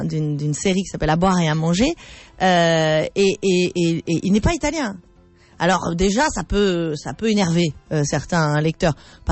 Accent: Nice, Provence-Alpes-Côte d'Azur, France; Moi, je viens de la région de Niçoise, ah. Donc je suis très concernée par ce débat.

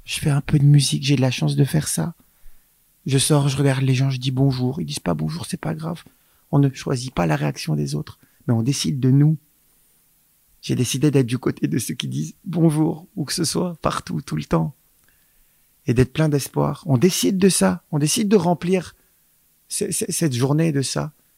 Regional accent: Senegal; J'étais au Sénégal, j'ai grandi au Sénégal.

